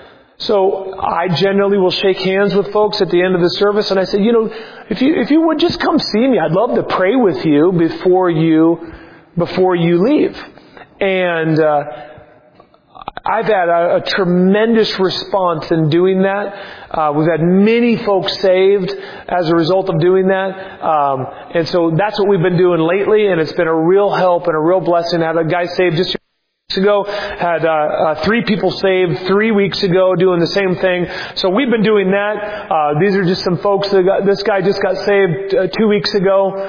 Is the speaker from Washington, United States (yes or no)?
yes; Seattle, Washington, United States; born there; People say, well, you're in Washington. It just must be granted out there. I was born in Seattle.